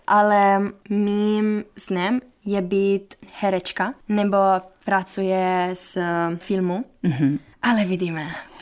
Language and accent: Czech; Rome, Lazio, Italy; Czech is a second language; now in Ostrava, Czechia; Jsem z Itálie, asi jo, ale jsem z Římě.